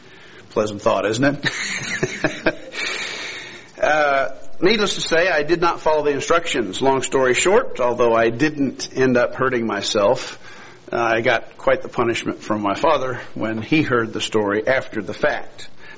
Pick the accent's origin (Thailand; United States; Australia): Australia; born there; as everyone here knows, I was born in Australia. It's been quite a while now since I last took a trip there.